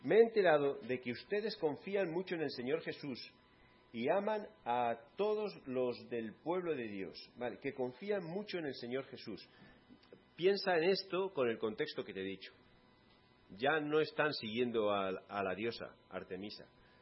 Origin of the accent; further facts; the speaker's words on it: Spain; Y los que somos españoles, criados españoles, educados españoles, en colegios españoles, y que hemos recibido la enseñanza española